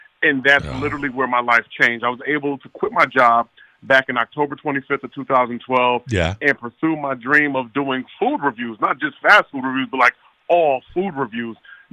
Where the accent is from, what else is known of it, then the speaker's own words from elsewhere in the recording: Stratford, Connecticut, United States; For me, like I said, I was born and raised in Stratford, Connecticut.